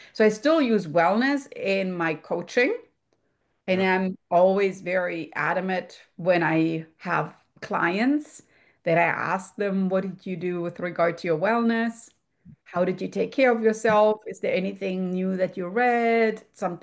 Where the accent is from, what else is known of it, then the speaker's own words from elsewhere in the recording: Germany; English is a second language; you can hear from my accent, born in Europe, particularly in Germany, actually.